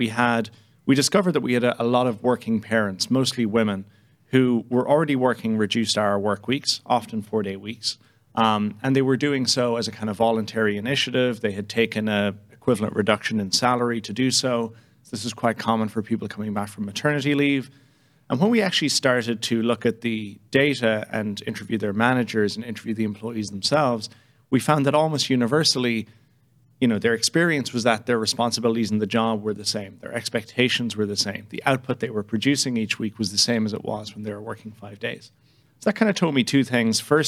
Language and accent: English; Ireland; moved away; I got into American football as a 12-year-old kid, which was kind of strange for somebody growing up in Ireland.